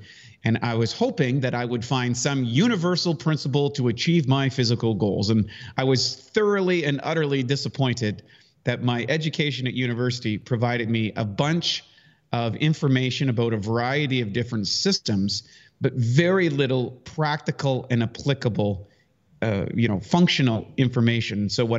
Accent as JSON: {"language": "English", "country": "Canada", "tie": "born or raised there", "said": "I was born in Canada, a little rural town I grew up in. And when I was 15"}